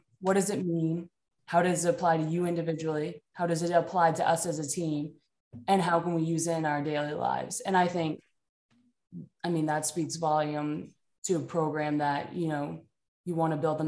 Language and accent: English; Maine, United States; now in Arizona, United States; I grew up in Maine, but I ended up playing basketball at Nova for my first 2 years at least, and then I transferred to Boston.